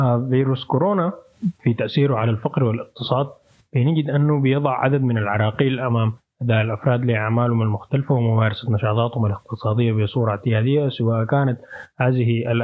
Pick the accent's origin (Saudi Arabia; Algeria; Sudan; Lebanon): Sudan; نعاين مثلا في سياقنا السوداني بنلقى أنه الحاجة دي مشكلة أكبر